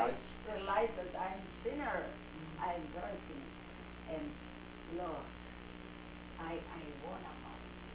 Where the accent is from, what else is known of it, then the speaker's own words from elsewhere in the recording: Argentina; first language German; English is a second language; I grew up in a Christian family. My parents came from Germany to Argentina. And my first language was German. My second language, Spanish. My third language, English.